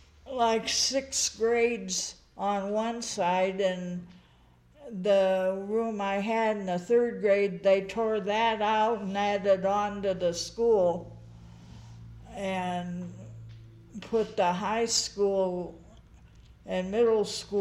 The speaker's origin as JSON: {"language": "English", "town": "South Bend", "region": "Indiana", "country": "United States", "tie": "born or raised there", "said": "And, of course, we were in the Notre Dame area. And Notre Dame was the big deal there."}